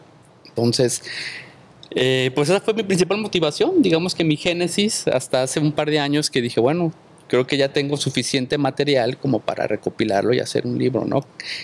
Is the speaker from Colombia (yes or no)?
no; El Salto, Jalisco, Mexico; yo soy habitante del Salto, de cuatro generaciones. Mi familia, pues, ha vivido ahí en el Salto, ¿no? Yo crecía, pues, a escasos 5 cuadras de este lugar, de lo que era pues, la cascada del Salto de Juanacatlán, ¿no? Entonces, yo tengo 42 años